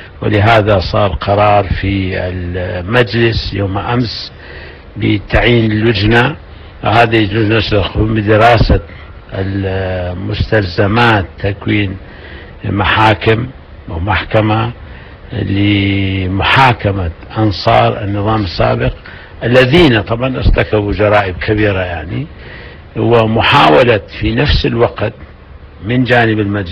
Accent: Iraq; نستطيع أن نحكم بلدنا كعراقيين

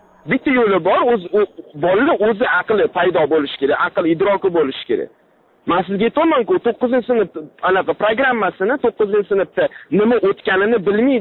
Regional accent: Tashkent, Uzbekistan; men o'zim toshkentlikman.

